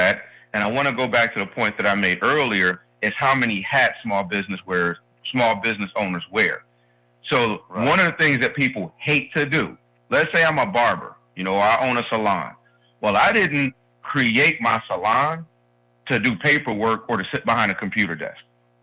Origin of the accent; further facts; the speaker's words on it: Detroit, Michigan, United States; but I'm from Detroit originally, and Big Boy there is called Elias Brothers